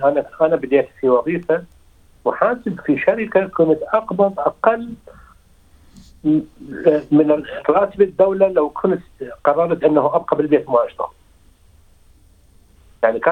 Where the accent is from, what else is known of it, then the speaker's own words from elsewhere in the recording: Iraq; moved away; also born or lived in Kuwait / United States; طلعنا من العراق إلى الكويت، ومن الكويت بعد سنتين الظروف السياسية اختلفت